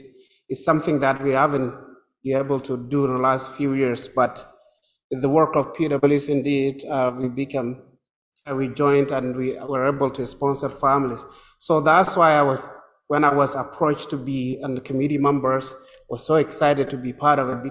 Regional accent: Ethiopia; English is a second language; moved away as an adult; now in Calgary, Canada; I come from Calgary. Originally, I came from Ethiopia. I came to Canada in 2002.

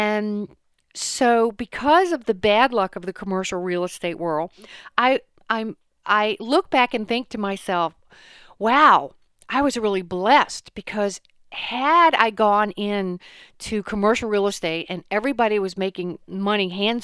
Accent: Chuckatuck, Virginia, United States; I grew up poor in Chuckee Tuck, Virginia, on a farm

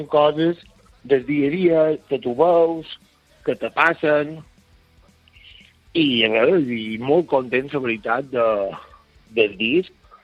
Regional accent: Lloseta, Balearic Islands, Spain; Tenim la majoria de membres de grup que són d'aquí de Lloseta

